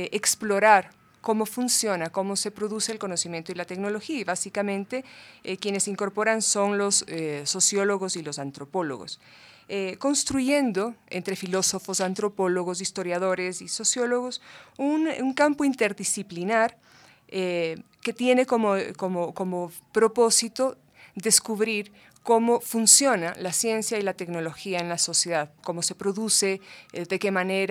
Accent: Ecuador; nuestra inserción como Ecuador, como academia ecuatoriana, más bien es muy reciente.

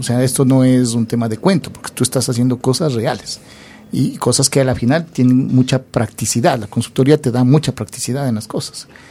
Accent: Tulcán, Carchi, Ecuador; yo soy de Viena, Viena al Norte. Yo soy de Tulcán

